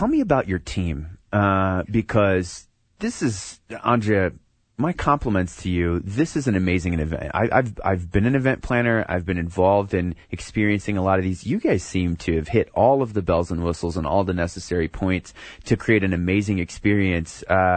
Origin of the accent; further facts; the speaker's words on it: Albuquerque, New Mexico, United States; And I'm really proud to call Albuquerque my hometown.